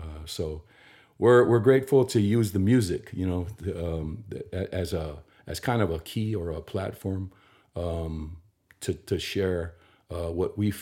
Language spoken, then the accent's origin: English; American Samoa; now in Franklin, United States; we grew up in American Samoa, which is a tiny island, 2000 miles south of Hawaii.